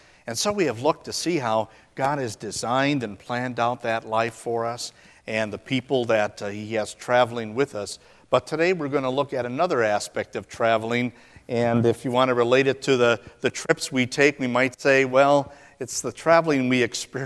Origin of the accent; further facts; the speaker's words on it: Midwest, United States; I grew up in the Midwest, and we had a saying back there that went like this.